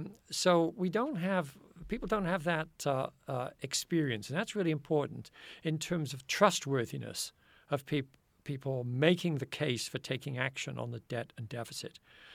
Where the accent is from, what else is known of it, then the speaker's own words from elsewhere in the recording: England, United Kingdom; as somebody in my 70s, think of the weatherman is a bit of a joke. I come from England